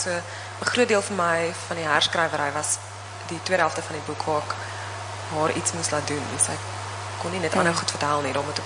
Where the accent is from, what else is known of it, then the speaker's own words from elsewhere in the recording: KwaZulu-Natal, South Africa; Vir my, ek het self in Zululand groot geword, of ek toch gebore, en ook elke vakantie daar spandeer